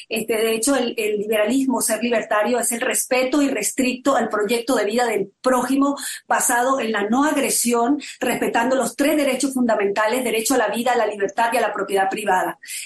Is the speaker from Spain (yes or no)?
no; Venezuela; siendo venezolana y haber vivido todo lo que significa el socialismo del siglo XXI, la tiranía venezolana y todo lo que ha hecho el socialismo en mi país y en la región